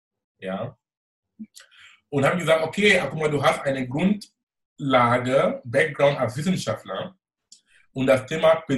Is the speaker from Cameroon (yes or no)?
yes; Cameroon; German is a second language; now in Germany; weil ich komme aus Kamerun ursprünglich, ich konnte kein Deutsch sprechen. Es war wirklich ein spannender Weg, mein Weg hier in einem fremden Land, die Sprache zu lernen